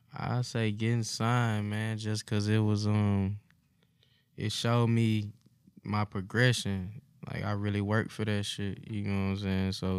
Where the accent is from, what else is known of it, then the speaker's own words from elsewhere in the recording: Smackover, Arkansas, United States; Yeah, I'm from Smackover, Arkansas.